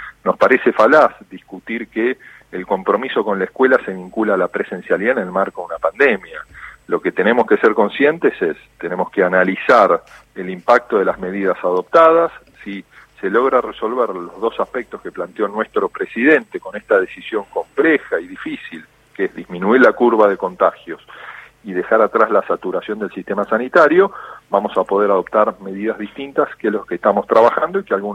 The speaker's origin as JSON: {"language": "Spanish", "country": "Argentina"}